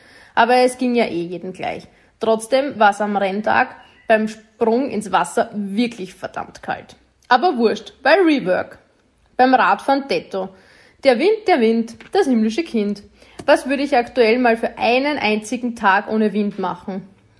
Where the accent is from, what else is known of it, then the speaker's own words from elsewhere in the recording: St. Pölten, Lower Austria, Austria; Als gebürtige St. Pöltnerin muss man deshalb einfach dort starten